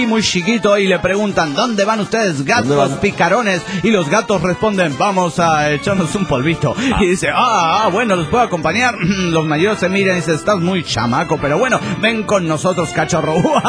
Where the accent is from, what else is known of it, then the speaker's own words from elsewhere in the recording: Mexico City, Mexico; del DF Mexicano.